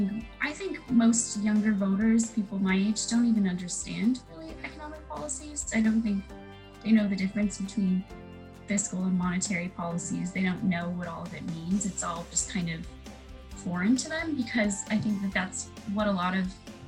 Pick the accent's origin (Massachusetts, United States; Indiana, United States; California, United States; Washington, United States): Washington, United States; Seattle; The environment, I mean, I'm from Seattle, and that's been covered in smoke, which has been worse than it ever has in the past.